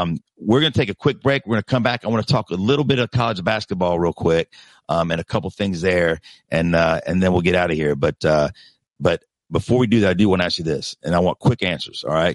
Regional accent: Charlotte, North Carolina, United States; I grew up in Charlotte, so I've been here my entire life.

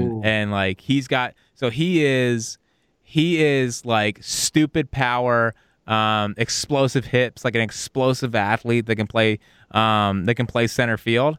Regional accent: Philadelphia, Pennsylvania, United States; also born or lived in Arkansas; I said Illinois. I'm from Philly. You're from New York.

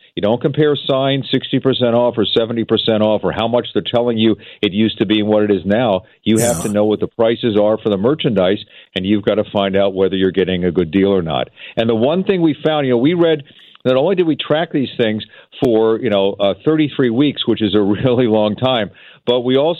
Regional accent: Philadelphia, Pennsylvania, United States; Where I grew up in Philadelphia, absolutely.

